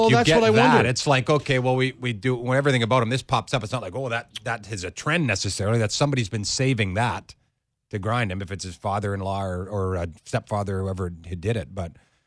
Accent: Vancouver, British Columbia, Canada; I'm from Vancouver

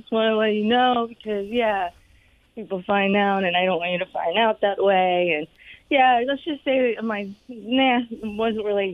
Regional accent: Winter Haven, Florida, United States; born there; Winter Haven, Arbondale is where I was born, but I moved around a lot because my dad was a musician

